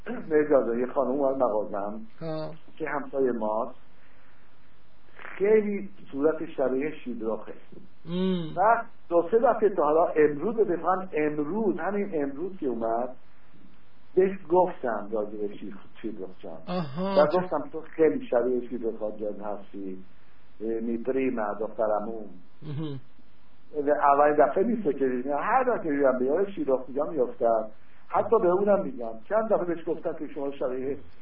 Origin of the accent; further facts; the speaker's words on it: Iran; moved away; 20 سالم در اسپانیا بودم، الان تقریبا 51 ساله که از ایران اومدیم به مهاجرت با پدر مادرم اینا.